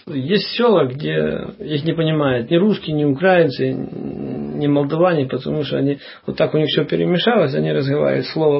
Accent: Yerzhovo, Transnistria, Moldova; вот мое родное село, Ержово, то есть Рыбницкий район, это на севере Приднестровья.

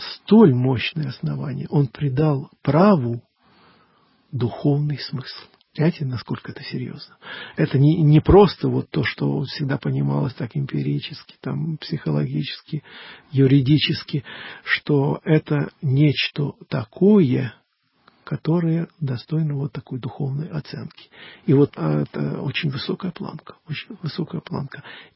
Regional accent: Ukraine; я учился в украинской школе, вот такое, я позиционирую себя как украинец.

